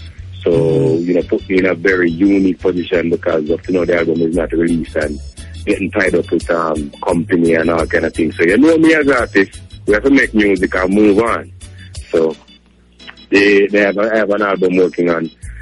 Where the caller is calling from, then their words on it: Jamaica; just call it to let you know that I'm listening from Jamaica and giving an interview.